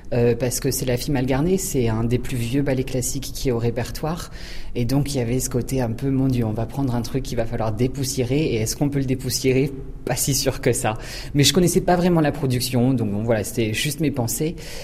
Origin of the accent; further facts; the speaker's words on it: Hauts-de-France, France; also born or lived in Paris / Australia; Donc bien sûr, je suis ch'ti et j'aime mes origines. Mais je suis parti à Paris pour étudier au conservatoire pendant 5 ans. De là, je suis parti dans le sud de la France pendant 6 mois pour travailler dans une compagnie junior.